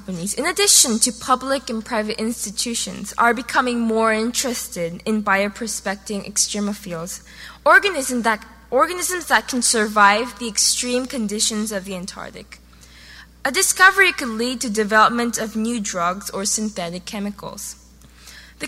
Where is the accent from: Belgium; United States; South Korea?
South Korea; Seoul; and I'm from Seoul, South Korea. It took 14 hours to get here.